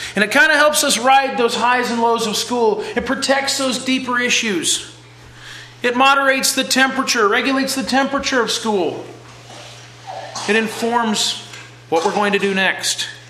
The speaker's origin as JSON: {"language": "English", "region": "Minnesota", "country": "United States", "said": "Now I come from Minnesota, the land of corn and dirt and the occasional dairy cow."}